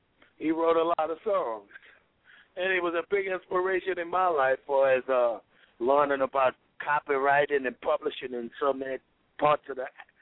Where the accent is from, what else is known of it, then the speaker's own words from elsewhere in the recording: New Orleans, Louisiana, United States; It's a reflection of my life growing up in New Orleans as a kid. I grew up tap dancing on Bourbon Street in New Orleans, and I grew up shining shoes.